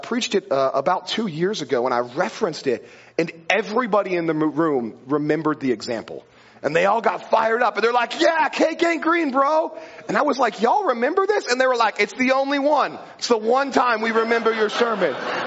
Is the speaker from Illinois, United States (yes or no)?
no; Auburn, Washington, United States; I call it Seattle everywhere else because nobody knows where Auburn is. So I was like, I'm from Seattle.